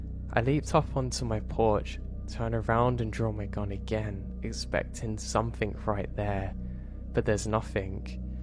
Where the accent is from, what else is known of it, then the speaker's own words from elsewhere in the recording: Oregon, United States; also born or lived in Las Vegas, United States; Now, me growing up in Oregon, I love the rain. And for the past 10 years, we lived in Vegas